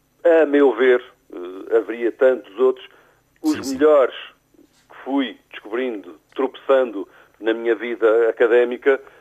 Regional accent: Azores, Portugal; Tenho que pôr aquilo que, de onde sou, do que tenho, e que é, na maioria das vezes, desconhecido pelo público comum. Daí ter até mais dos Açores do que de outra região portuguesa mesmo.

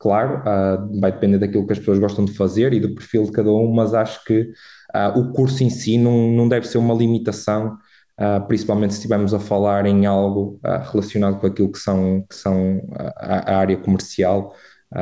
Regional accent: Portugal; Acho que também, sendo, mais uma vez, e repetindo-me, sendo português, a diferença cultural com Espanha é menos notória, não é?

